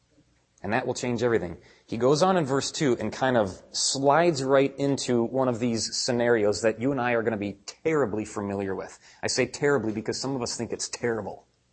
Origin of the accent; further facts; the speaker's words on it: Chicago, Illinois, United States; born there; I'm like, that's why I was born in Chicago.